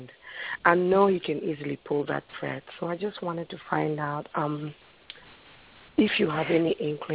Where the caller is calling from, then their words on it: New Jersey, United States; You're speaking to … I'm calling you from New Jersey.